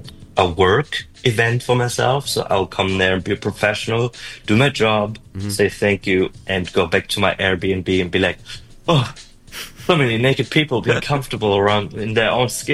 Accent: Germany; I'm from Germany, and like money and cash is like very much a thing.

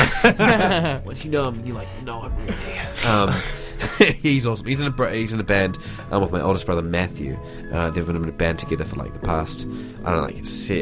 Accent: Southland, New Zealand; Oh, I'm from Cargill, shout out.

